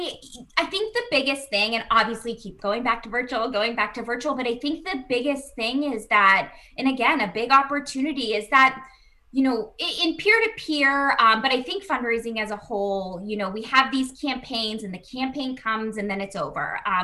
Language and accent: English; Pittsburgh, Pennsylvania, United States; I'm from Pittsburgh, big Mr. Rogers fan